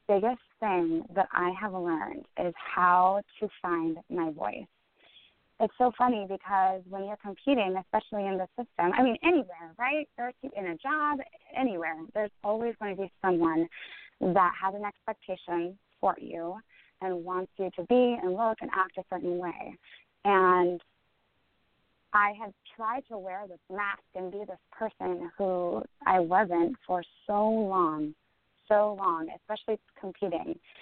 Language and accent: English; Seattle, Washington, United States; So it will be held in Seattle, Washington, my hometown this year.